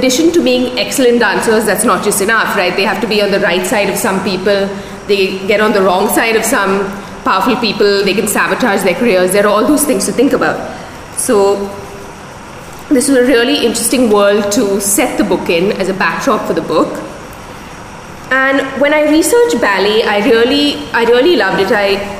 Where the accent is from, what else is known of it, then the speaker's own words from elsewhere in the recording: Chennai, Tamil Nadu, India; So when I grew up in Chennai, I remember as a young girl